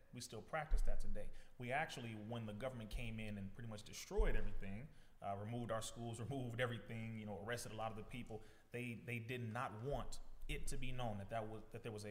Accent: Compton, California, United States; So I'm the youngest of 10 children, 5 boys, 5 girls. And growing up in Compton, we went to Muhammad Mosque number 54.

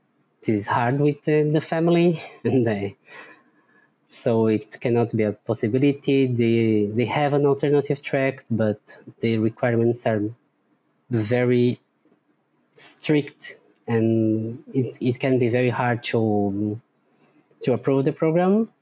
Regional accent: Brazil; first language Portuguese; English is a second language; that's the advantage that I'm from Brazil and I can study in Portuguese

